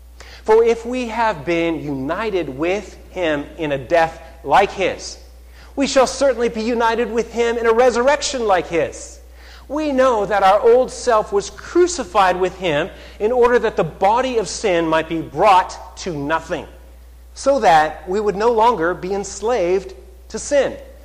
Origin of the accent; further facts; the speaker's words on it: Red Deer, Alberta, Canada; You all know that I grew up in Red Deer, Alberta, Canada, out in the prairies. So when I was a kid, I used to like to go out hiking. Our house was right at the edge of town.